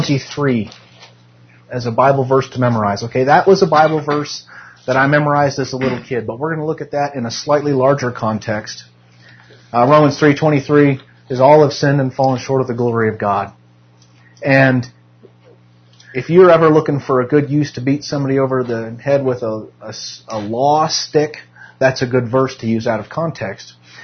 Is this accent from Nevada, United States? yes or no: yes; Carson City, Nevada, United States; I grew up in Carson City, Nevada, but just near Carson City, Nevada is Virginia City, Nevada.